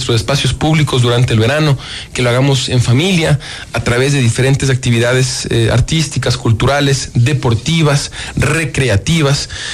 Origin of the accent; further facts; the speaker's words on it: Quito, Pichincha, Ecuador; consolidar el orgullo de la quiteñidad a partir de estar conscientes de lo que como quiteños nos merecemos y tenemos la fortuna de poder disfrutar aquí